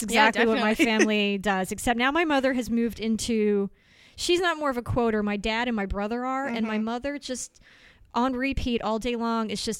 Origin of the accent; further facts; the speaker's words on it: Maryland, United States; I didn't love his movies, but I grew up near Baltimore, so that was like a big pool